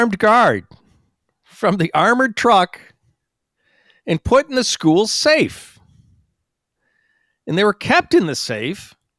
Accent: New York, United States; I grew up in New York State and we used to have Regents exams, right?

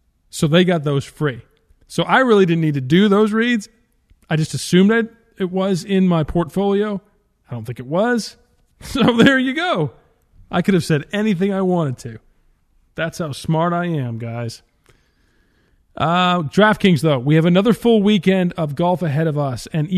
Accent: Canada; I'm a Canadian.

